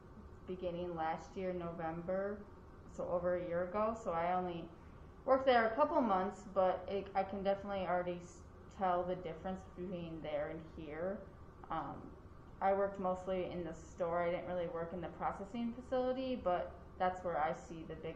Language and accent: English; Janesville, Wisconsin, United States; I'm from Janesville, Wisconsin, just south of Madison.